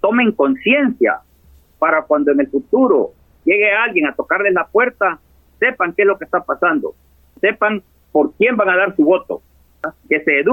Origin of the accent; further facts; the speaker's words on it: San Miguel, El Salvador; born there; Yo nací en San Miguel, yo vengo de familia campesina, de gente iletrada, de gente analfabeta. Allí vengo, yo sé lo que es sufrir.